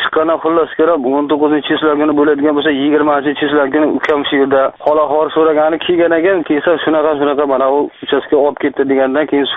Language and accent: Uzbek; Navoiy Region, Uzbekistan; "Men Navoiydanman, sen qaydasan?"